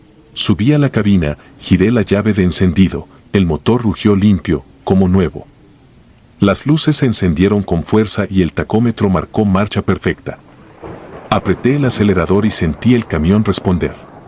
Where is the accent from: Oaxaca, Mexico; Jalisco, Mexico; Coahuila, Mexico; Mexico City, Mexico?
Coahuila, Mexico; Saltillo; born there; nací en Saltillo y llevo 2 décadas al volante de cualquier cosa que tenga 12 ruedas o más.